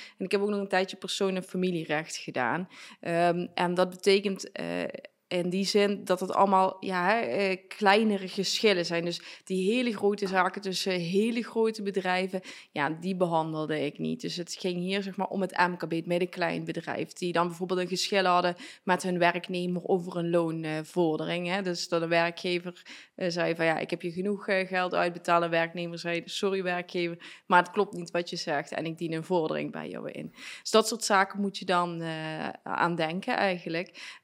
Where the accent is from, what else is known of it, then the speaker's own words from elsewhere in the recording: IJssel, Netherlands; En ik ben opgegroeid in IJssel, een dorpje, zeg maar, als je hier een beetje doorkijkt, dan zie je het liggen, zeg maar, ligt achter die heuvels. En daar ben ik opgegroeid.